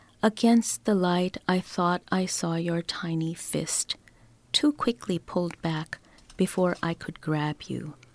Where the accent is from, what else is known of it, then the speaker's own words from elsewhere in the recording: India; I come from India, which is a very beautiful, colorful culture, and I sort of grew up watching a lot of the movies